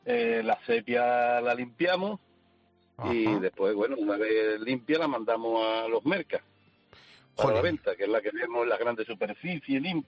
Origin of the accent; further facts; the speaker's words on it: Cádiz, Andalusia, Spain; Yo soy de Cádiz. Muy pegadito a la caleta